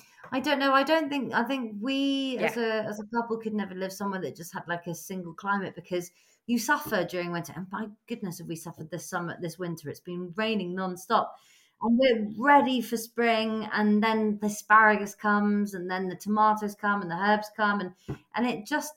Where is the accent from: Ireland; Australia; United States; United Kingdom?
United Kingdom; Scotland; I mean, I'm Scottish. I don't sound it at all.